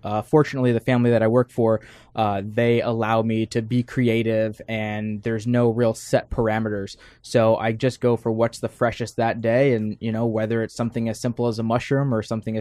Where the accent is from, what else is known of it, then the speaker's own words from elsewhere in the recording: New York City, New York, United States; growing up in the Bronx, both grandmothers lived in the house, and so we had a lot of influence from them, from Puerto Rican cuisine to Southern cuisine.